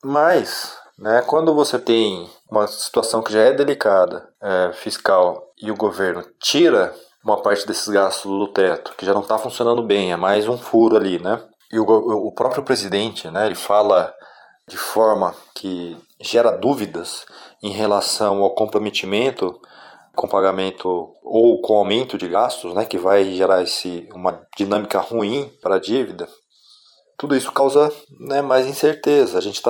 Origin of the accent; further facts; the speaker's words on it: Brazil; Acho que todo mundo, né, como brasileiro, espera que cada governo que esteja lá tome as medidas que vai auxiliar o crescimento da economia brasileira